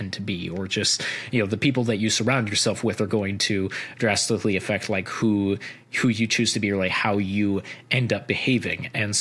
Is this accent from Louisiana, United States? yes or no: no; Missouri, United States; now in Virginia, United States; You know, I'm originally from Missouri.